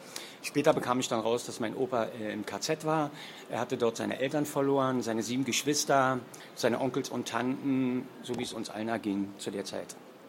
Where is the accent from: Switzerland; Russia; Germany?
Germany; Dresden, Saxony; Die ersten Jahre meines Lebens bin ich auf dem Dorf groß geworden, in Dresden. Das war eine schöne Zeit. Man muss sich vorstellen, es gab eine Dorfstraße, links und rechts jeweils 50 Häusern. Ziemlich kleines Dorf mit 100 Seelen.